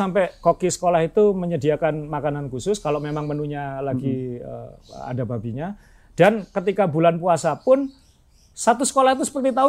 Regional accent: Ellenwood, Kansas, United States; Indonesian is a second language; Dikirim ke Kansas ke kota saya di Ellenwood.

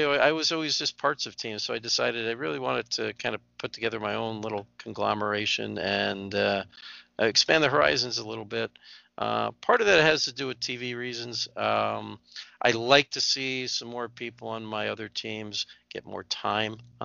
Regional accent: Rensselaer, New York, United States; I'm from Rensselaer, New York, and that's why it's named that.

